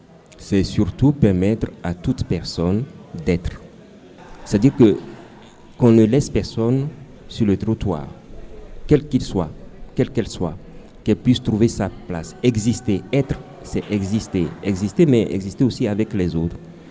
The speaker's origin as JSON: {"language": "French", "region": "Centre-Val de Loire", "country": "France", "said": "Parce que moi, je suis du département 41. Je suis venu du Loir-et-Cher pour participer à ce forum."}